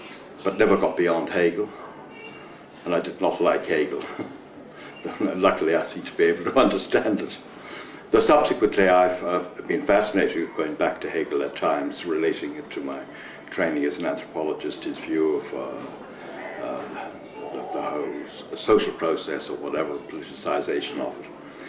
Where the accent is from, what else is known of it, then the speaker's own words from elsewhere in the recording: Ireland; the thing I remember most vividly about growing up in Ireland was the Protestantized side of it. And well, I went to Protestant schools. They were all boarding schools